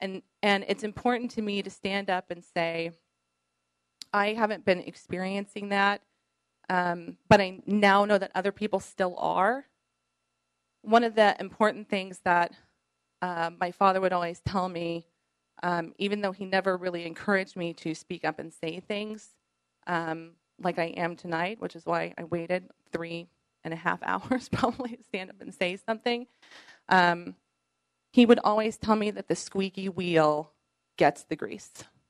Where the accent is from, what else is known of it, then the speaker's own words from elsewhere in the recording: Norman, Oklahoma, United States; I was raised here in Norman. I went to Norman High School. I went to OU as a student.